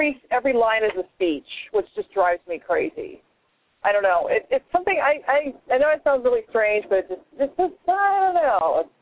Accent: Wayne, Illinois, United States; who actually is from my hometown of Wayne, Illinois, which I find interesting

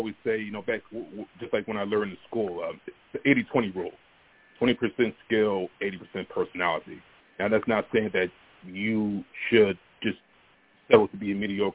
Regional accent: Pennsauken, New Jersey, United States; Yeah, definitely. I grew up really in Pensauken, New Jersey. That's where I started.

